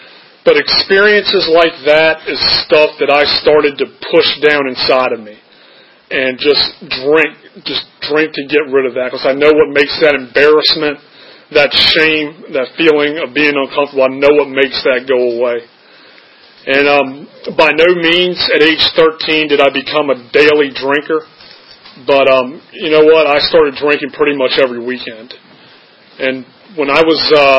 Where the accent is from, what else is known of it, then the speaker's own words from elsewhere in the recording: Charlottesville, Virginia, United States; I grew up in Charlottesville, and I went to Albemarle High School.